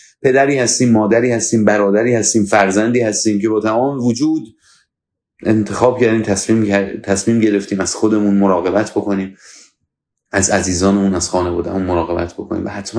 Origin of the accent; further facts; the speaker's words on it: Iran; ما ایرانی هستیم، نمیگم از همه جا بدبختر هستیم